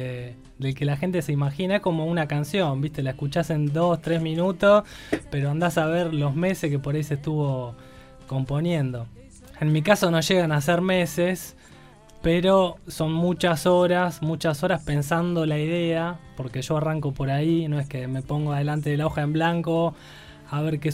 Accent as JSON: {"language": "Spanish", "region": "Buenos Aires", "country": "Argentina", "tie": "born there", "moved": "yes", "lives_now": "El Bolsón, Argentina", "said": "Yo nací en Buenos Aires."}